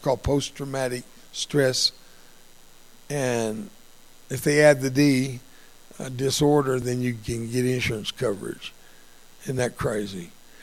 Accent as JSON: {"language": "English", "country": "United States", "tie": "born or raised there", "first_language": "Spanish", "second_language": "English", "said": "That's my first language was Spanish, by the way. I didn't speak English until I was 6 years old. I grew up on the border with Mexico."}